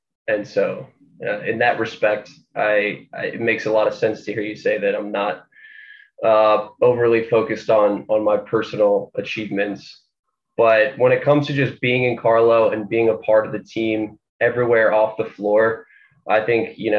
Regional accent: McLean, Virginia, United States; I'm from McLean, Virginia. It's about 10 minutes outside of Washington, D.C.

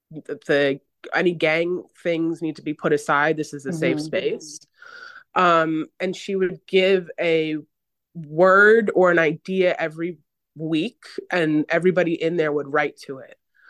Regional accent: New York, United States; Yeah, I'm from New York, proudly. Mm-hmm. I was born and raised there. I've moved a bunch of times, but I get my hustle from my city.

